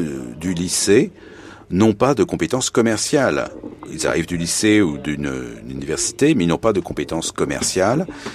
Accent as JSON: {"language": "French", "country": "Nigeria", "said": "je suis du Nigeria"}